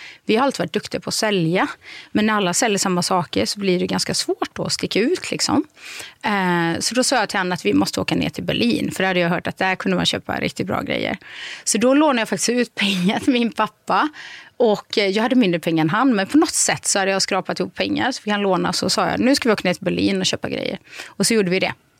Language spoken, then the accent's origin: Swedish; Borås, Västra Götaland County, Sweden; I Borås. Det är ju verkligen en liksom, stad med 11 000 företagare.